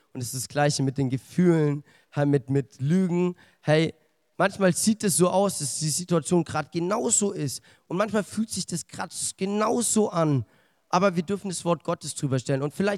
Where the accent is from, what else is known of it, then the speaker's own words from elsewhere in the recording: Ansbach, Bavaria, Germany; now in Stuttgart, Germany; ich bin 22 Jahre alt und ich komme hier aus Ansbach. Lebe jetzt in Stuttgart